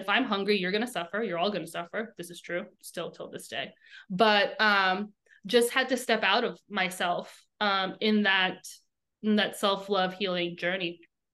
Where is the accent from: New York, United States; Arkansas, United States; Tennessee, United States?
New York, United States; I'm from New York, and you mind your business.